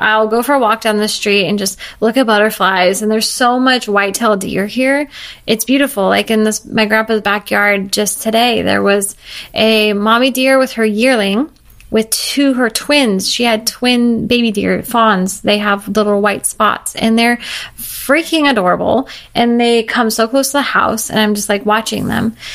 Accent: Newberg, Oregon, United States; I go back to Newburgh, Oregon, where I grew up, and I don't miss anything about it.

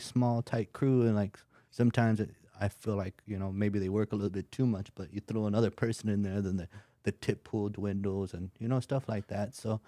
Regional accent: San Diego, California, United States; It's crazy growing up in San Diego.

